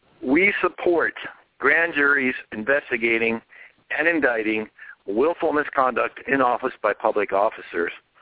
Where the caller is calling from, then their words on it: California, United States; I'm calling from Northern California, the great state of Jefferson.